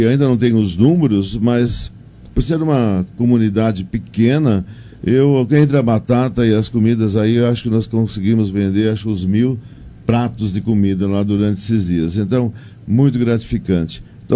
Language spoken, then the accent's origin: Portuguese; Fernando Prestes, São Paulo, Brazil; born there; eu nasci em Fernando Prestes e lá nossa padroeira, onde foi feriado, Santa Luzia. Desde de quando eu nasci, né, fui batizado naquela igreja, sempre fui crismado